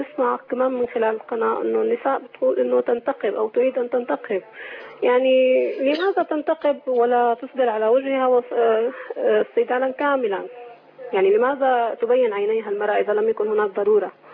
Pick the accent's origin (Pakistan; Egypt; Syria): Syria; نحن عندنا بالشام